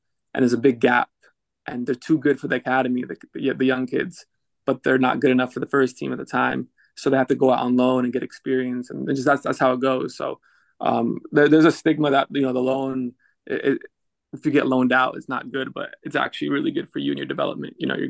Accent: United States; just won, you know, a trophy with Red Bulls, playing for my hometown club, just got called up to the national team under Klinsmann

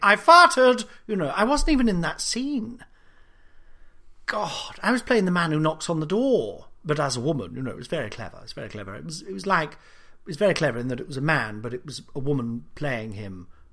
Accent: Nottingham, East Midlands, United Kingdom; I'm from Nottingham, for fuck's sake.

